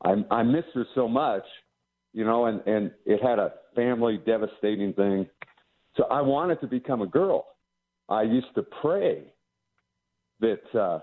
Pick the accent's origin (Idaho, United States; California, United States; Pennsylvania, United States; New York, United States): California, United States; Yeah, I grew up in California.